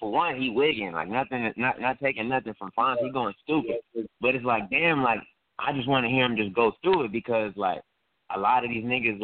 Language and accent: English; Las Vegas, Nevada, United States; I'm in Cali right now, but I'm from Vegas, so I'm going to say this call. It's from Vegas.